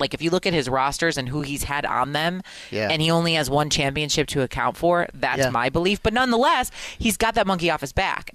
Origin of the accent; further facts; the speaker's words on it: Midwest, United States; I grew up in the Midwest, like Central Time Zone.